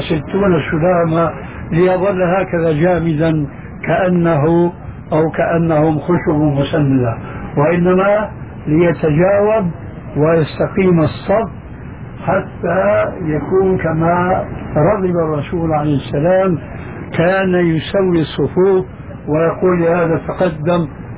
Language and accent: Arabic; Syria; يقولون: عندنا في سوريا كالحرزون في حيوان في البرية